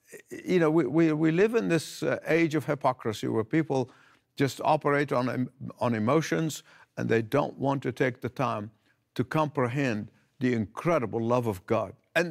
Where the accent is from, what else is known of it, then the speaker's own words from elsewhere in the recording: Australia; now in United States; when I moved from Australia to the United States, in Australia, I knew cricket and I knew rugby